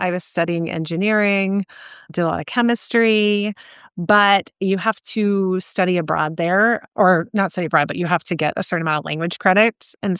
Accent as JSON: {"language": "English", "town": "Atlanta", "region": "Georgia", "country": "United States", "said": "I'm from Atlanta, Georgia, so not a winemaking region."}